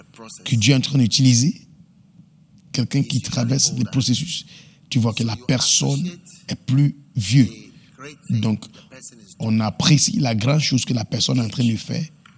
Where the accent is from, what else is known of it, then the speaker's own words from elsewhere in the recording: Ghana; moved away; Moi, je suis venu de Ghana à cette époque-là.